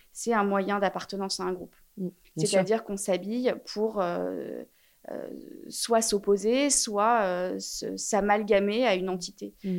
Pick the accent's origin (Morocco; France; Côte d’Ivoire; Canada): France; Paris, Île-de-France; J'ai grandi à Paris et j'ai été du coup baignée dans cette atmosphère où tout est beau.